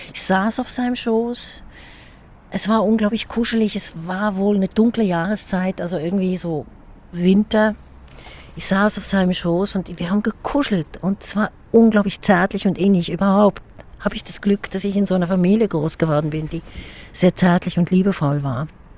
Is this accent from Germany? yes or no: no; Lucerne, Switzerland; ich bin in Luzern groß geworden, in einem Disneyland. Ja? Pilatus, Rigi, Vierwaldstätter See. Keine zerbombten Häuser in den 50er Jahren.